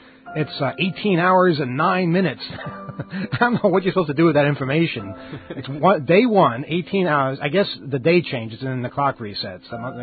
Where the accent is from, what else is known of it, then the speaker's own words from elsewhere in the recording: United States; It's my right as an American.